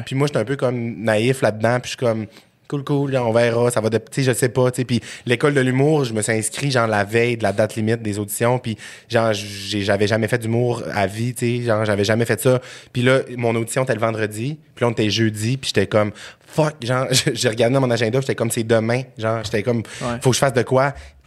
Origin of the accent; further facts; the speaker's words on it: Saguenay, Quebec, Canada; moi, je viens de Saguenay-Lac-Saint-Jean.